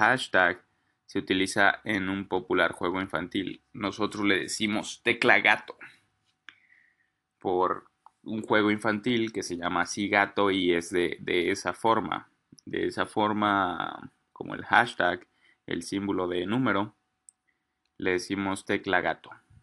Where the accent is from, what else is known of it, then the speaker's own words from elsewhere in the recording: Mexico; nada más nosotros utilizamos como mexicanos de una región